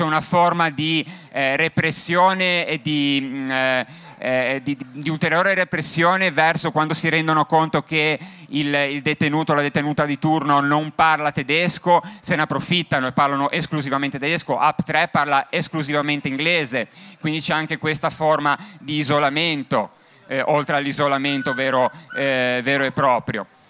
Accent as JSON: {"language": "Italian", "town": "Genoa", "region": "Liguria", "country": "Italy", "moved": "yes", "said": "io sono originario di Genova, ora non vivo più lì, sono originario di Genova"}